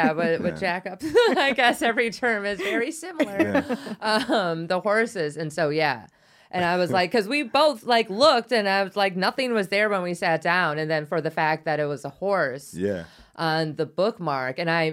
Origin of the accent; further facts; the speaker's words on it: Wisconsin, United States; I'm from Wisconsin.